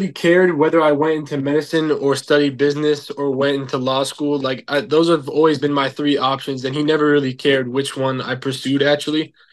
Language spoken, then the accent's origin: English; Michigan, United States; Well, I'm from Michigan, so the Detroit Lions, of course.